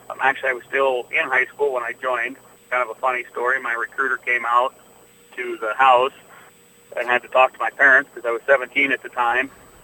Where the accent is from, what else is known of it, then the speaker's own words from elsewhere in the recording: Red Owl, South Dakota, United States; I was born and raised in Western South Dakota. Our family ranch is located in Red Owl, which is about 60 miles east of Sturgis, thereabouts.